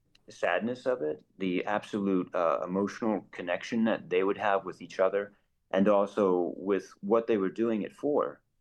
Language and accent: English; United States; It's difficult as a filmmaker, as a historian, but really as an American to watch to hear about your countrymen